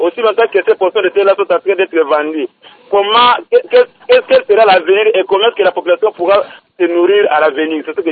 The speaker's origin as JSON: {"language": "French", "region": "Bandundu", "country": "DR Congo", "said": "je suis originaire du territoire de Goumou, toujours dans la province de Bandundu."}